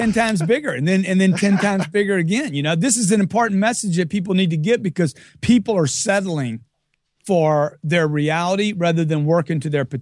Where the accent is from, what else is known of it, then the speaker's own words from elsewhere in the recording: Lake Charles, Louisiana, United States; I grew up in Lake Charles, Louisiana from a lower middle class family.